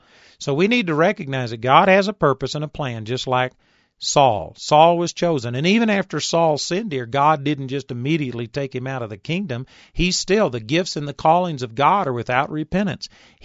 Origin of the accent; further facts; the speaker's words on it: Texas, United States; I'm a hick from Texas. I've had people make fun of me, talk about my hick voice, talk about how I sound like Gomer Pyle.